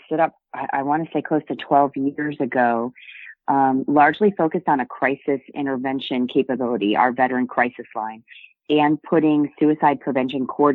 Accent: New England, United States; I grew up on Navy bases around the world and largely in New England and towards his latter years.

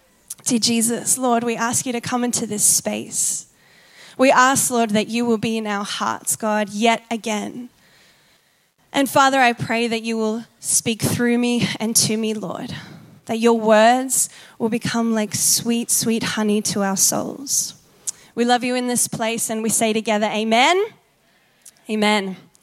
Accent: Sydney, New South Wales, Australia; And growing up in Sydney, we actually never, ever experienced something like that.

